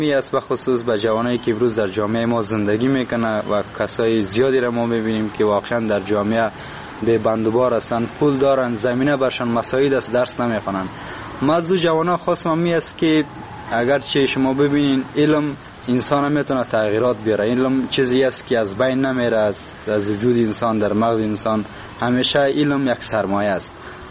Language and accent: Persian; Khanabad, Kunduz, Afghanistan; born there; از ولایت قندوز در ولسوالی خان‌آباد به دنیا آمدیم.